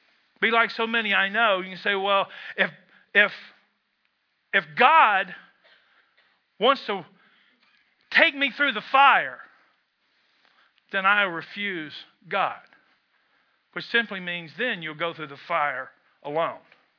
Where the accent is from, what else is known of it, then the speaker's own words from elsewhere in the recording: Kentucky, United States; I'm from Kentucky, where this is indeed a spiritual gift.